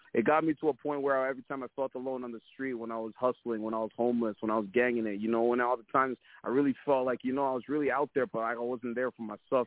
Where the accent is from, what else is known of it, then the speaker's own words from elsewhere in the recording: Toronto, Ontario, Canada; also born or lived in Zimbabwe; Now, as far as where I come from, I originated from a country called Zimbabwe, Africa. It's way, way, way in the central part of the world. But then I grew up in Toronto.